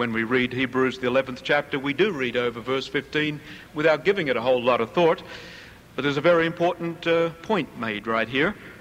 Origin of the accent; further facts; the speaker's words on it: Australia; I guess I experience it a little bit now when people discover I'm from Australia. Wow, you're from Australia. Come and teach us.